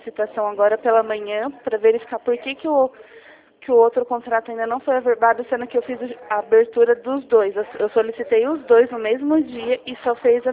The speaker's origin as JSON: {"language": "Portuguese", "town": "Jundiaí", "region": "São Paulo", "country": "Brazil", "said": "Eu sou aqui de Jundiaí."}